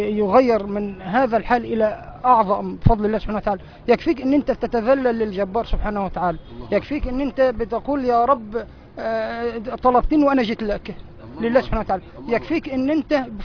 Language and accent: Arabic; Beheira, Egypt